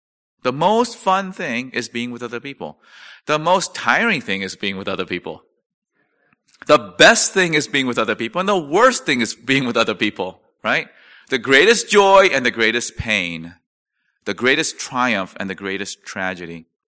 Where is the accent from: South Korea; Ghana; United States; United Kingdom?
South Korea; Whether from my home country of Korea, or the U.S., or Rome